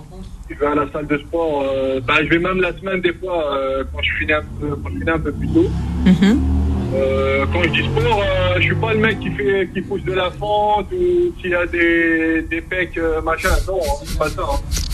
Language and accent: French; Algiers, Algiers Province, Algeria; Moi, je suis kabyle, j'ai grandi à Alger, donc on peut dire que je suis algérois kabyle, kabyle ou algérois